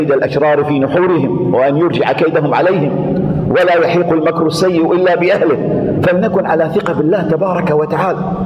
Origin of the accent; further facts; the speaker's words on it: Kuwait; أن يحفظ بلدنا الكويت